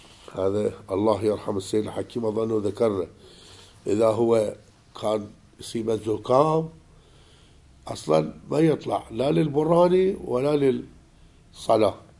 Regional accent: Najaf, Najaf Governorate, Iraq; أنت عمتنا وإحنا من النجف مكتبة كتب مطالعاتنا كلها مرتبة مجهزة

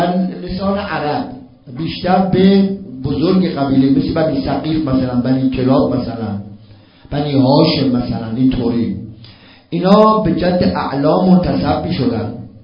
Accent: Qom, Iran; به قم بیش از محل خودم آشنام، بیش از شهر خودم آشنام، البته اونجا آشنام، ولی خب اینجا رو بیشتر بچه‌ای بودم اومدم اونجا بزرگ شدم

